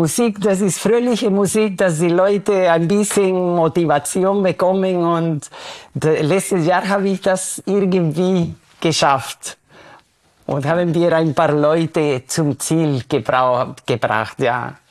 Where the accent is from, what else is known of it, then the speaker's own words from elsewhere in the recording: Guatemala; German is a second language; ich bin ursprünglich aus Guatemala